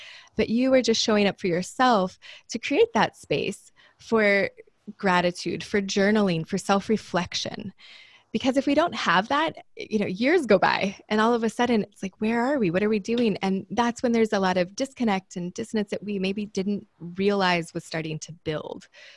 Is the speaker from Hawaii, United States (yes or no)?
yes; Hawaii, United States; I am from Oahu